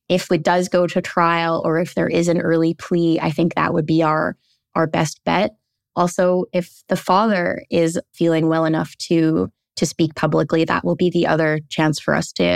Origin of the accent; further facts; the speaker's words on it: Canada; this is, I think, something that is kind of part and parcel with being a Canadian reporter, right?